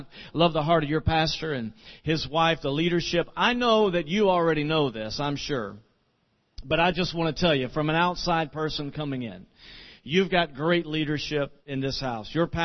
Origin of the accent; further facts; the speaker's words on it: Deltona, Florida, United States; We are from Deltona, Florida.